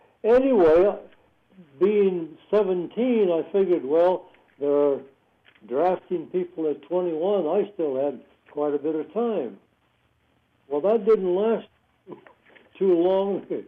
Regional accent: Taft, California, United States; born there; I was born in Taft, by the way.

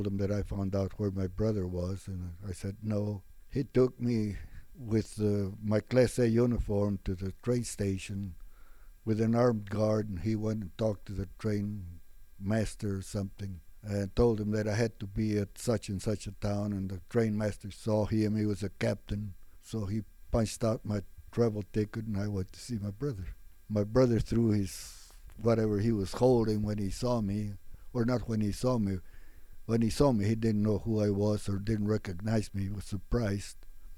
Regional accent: El Paso, Texas, United States; Super. It was just, I was born there on Chelsea Street, and my dad owned a couple of farms, and we worked all the time.

